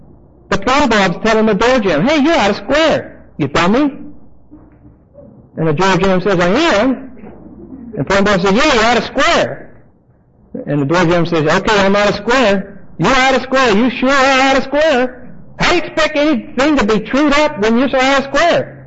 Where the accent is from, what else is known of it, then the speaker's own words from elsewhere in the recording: Pittsburgh, Pennsylvania, United States; I've got all the blackheads and the big pores to prove I'm from Pittsburgh.